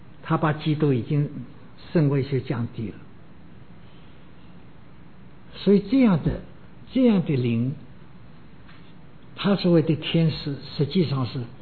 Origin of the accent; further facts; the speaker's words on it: China; 你不要以我们中国人有一种文化的缘故